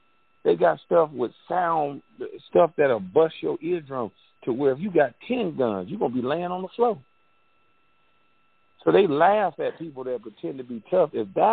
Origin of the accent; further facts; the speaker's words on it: Brunswick, Georgia, United States; I'm from Brunswick, Georgia. We have 5 football players that are currently in the NFL.